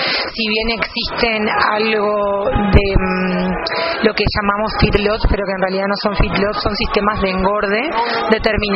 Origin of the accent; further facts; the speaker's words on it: Uruguay; vengo de Uruguay